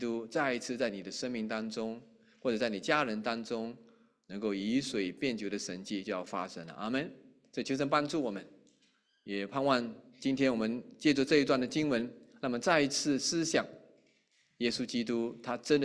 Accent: Malaysia; 每次有机会回马来西亚的时候，我一定会专程从吉隆坡开了2个半3个小时的车来到我的家乡

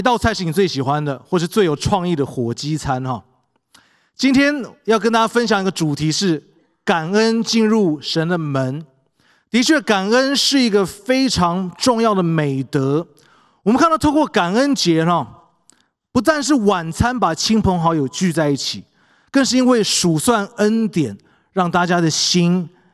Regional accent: Taiwan; 这是我从小在台湾长大的

